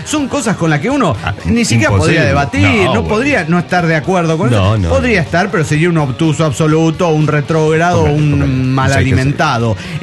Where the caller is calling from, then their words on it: Dallas, Texas, United States; de Dallas, Texas.